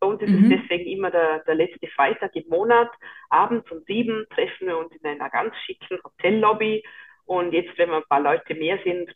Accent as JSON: {"language": "German", "region": "Vorarlberg", "country": "Austria", "said": "ich komme ja aus Vorarlberg"}